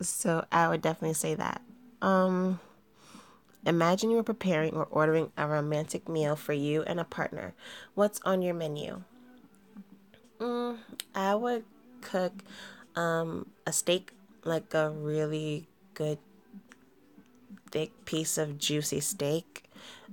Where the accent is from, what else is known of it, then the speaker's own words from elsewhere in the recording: New York, United States; Okay, I am a native New Yorker. I am from New York, and it's in Brooklyn